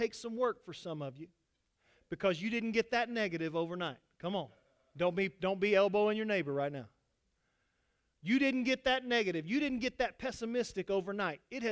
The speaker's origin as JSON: {"language": "English", "region": "Texas", "country": "United States", "tie": "born or raised there", "said": "I grew up in West Texas, and some of the places in West Texas are very beautiful."}